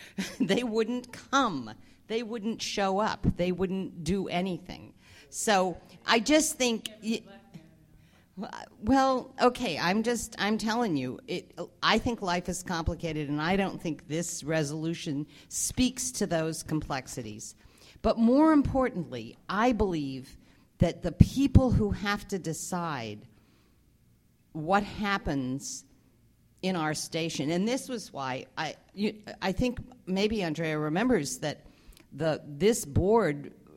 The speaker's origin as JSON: {"language": "English", "town": "Oakland", "region": "California", "country": "United States", "tie": "born or raised there", "said": "I grew up in North Oakland. When I moved there, it was an African American community."}